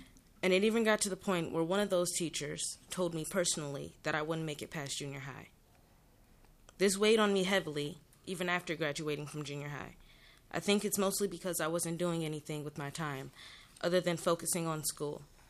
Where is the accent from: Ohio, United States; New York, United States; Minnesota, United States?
Minnesota, United States; Minneapolis; I am from Minneapolis, and I represent Congressional District 5 on the Minnesota Youth Council.